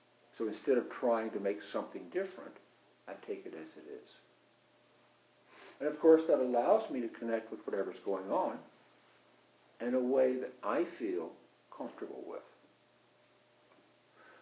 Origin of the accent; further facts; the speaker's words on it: the South, United States; Bit of background, I grew up in the South, I've alluded to that, and I grew up on the edge of a pretty rough slum.